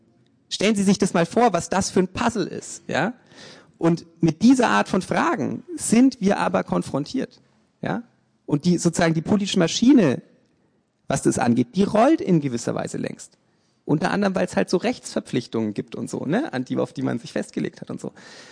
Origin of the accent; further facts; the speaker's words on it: Bavaria, Germany; ich komme ursprünglich aus Franken, ja, konservative Gegend.